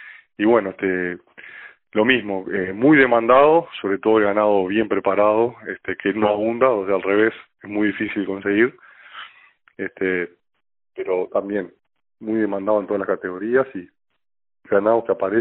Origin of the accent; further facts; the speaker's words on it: Paysandú, Uruguay; now in Montevideo, Uruguay; yo soy oriundo de Paysandú, pero estamos instalados en Montevideo